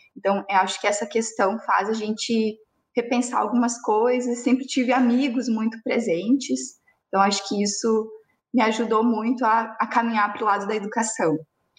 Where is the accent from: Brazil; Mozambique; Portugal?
Brazil; Pranchita, Paraná; eu sou de Pranchita, no interior do Paraná. É uma cidade bem pequena